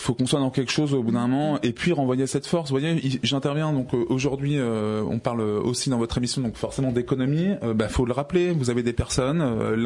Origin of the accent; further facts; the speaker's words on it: Enghien-les-Bains, Île-de-France, France; je suis quelqu'un qui a grandi en plus dans le Val-d'Oise. Je suis né à Enghien-les-Bains, quand même.